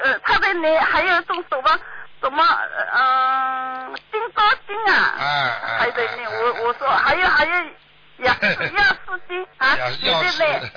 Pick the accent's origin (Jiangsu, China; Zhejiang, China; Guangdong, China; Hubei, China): Zhejiang, China; Ningbo; 我小时候在宁波乡下那一个邻居嘛